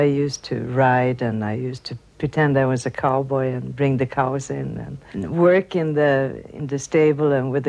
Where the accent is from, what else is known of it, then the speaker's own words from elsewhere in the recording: Stockholm, Stockholm County, Sweden; I come from Sweden. I was born in Stockholm, the capital of Sweden.